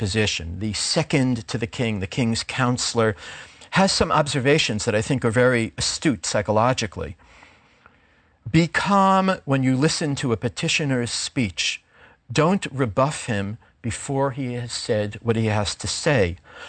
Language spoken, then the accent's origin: English; New York, United States; Somehow, as a New Yorker, I think of New York officials and the New York police.